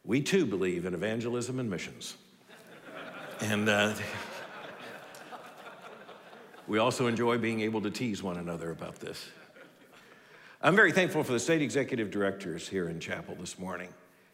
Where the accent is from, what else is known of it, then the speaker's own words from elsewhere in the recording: Florida, United States; born there; I was born in Florida, and the Florida Baptist Convention became a massive influence on my life.